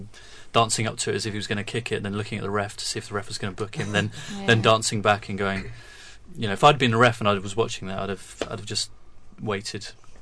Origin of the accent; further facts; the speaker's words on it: United Kingdom; Perhaps because we're British, we feel like we're victimised a bit by UEFA.